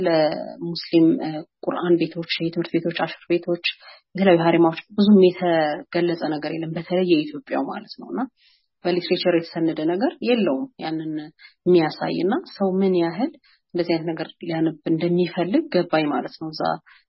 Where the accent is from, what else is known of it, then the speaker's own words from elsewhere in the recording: Debre Birhan, Amhara, Ethiopia; also born or lived in United States; እኔ ደብረ አንቶች ነው ያደግኩት። የመጀመሪያ ድረስ ከሃይ ስኩል ደብረ ብርሃን ነው ያጠናቀቅኩት።